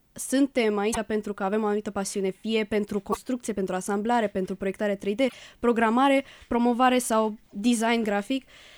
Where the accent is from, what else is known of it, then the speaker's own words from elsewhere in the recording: Romania; suntem din România, o țară mai micuță